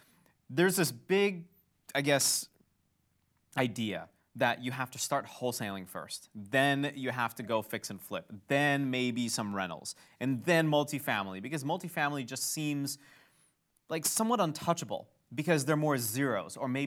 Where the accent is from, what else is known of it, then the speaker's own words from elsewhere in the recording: Kalamazoo, Michigan, United States; I'm from Kalamazoo, Michigan.